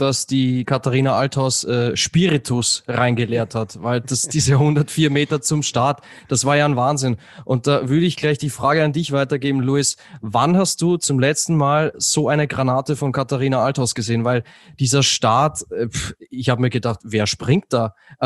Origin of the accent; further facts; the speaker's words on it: Austria; ich als Österreicher, ich habe es im Vorgespräch schon erwähnt, ich habe mich sehr gefreut für euch, wirklich.